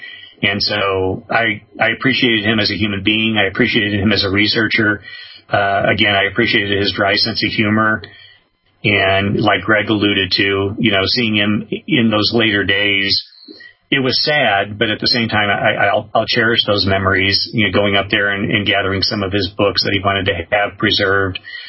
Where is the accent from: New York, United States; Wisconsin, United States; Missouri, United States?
Missouri, United States; St. Louis; as a child growing up in St. Louis, really was kind of pivotal in shaping my interest in UFOs and cattle mutilations. And I lived in St. Louis.